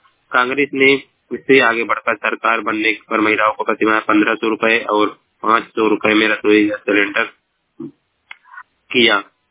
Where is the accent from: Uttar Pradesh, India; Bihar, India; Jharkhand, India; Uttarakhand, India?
Uttar Pradesh, India; Maharajganj; मैं महाराजगंज उत्तर प्रदेश से का निवासी हूँ।